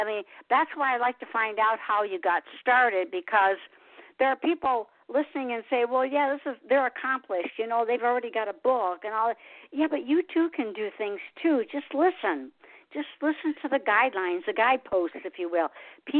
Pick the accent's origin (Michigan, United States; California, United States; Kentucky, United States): Michigan, United States; I'm from Michigan.